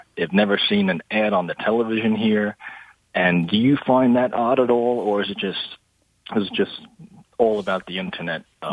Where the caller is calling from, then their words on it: New York, United States; calling from New York.